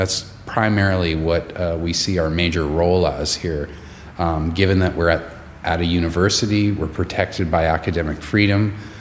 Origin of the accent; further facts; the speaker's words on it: Canada; Of course, being Canadian, it's hard to escape, if you're interested in this area